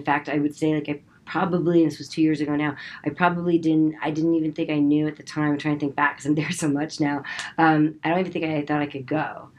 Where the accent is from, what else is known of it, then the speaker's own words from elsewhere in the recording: Manhattan, New York, United States; And I grew up in Manhattan.